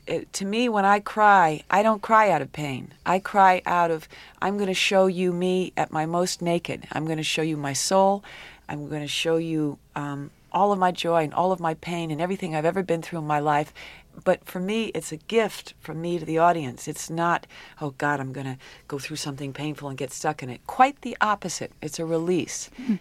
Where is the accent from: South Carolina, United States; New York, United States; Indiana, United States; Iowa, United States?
New York, United States; And I've had a couple of experiences at knife point and gun point just from being a New Yorker, you know.